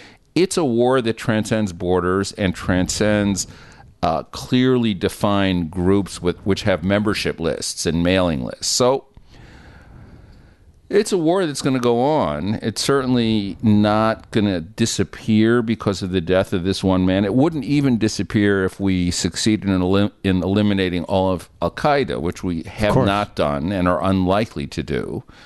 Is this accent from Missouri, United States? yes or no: yes; Missouri, United States; I'm from Missouri. Our nickname is the Show Me State.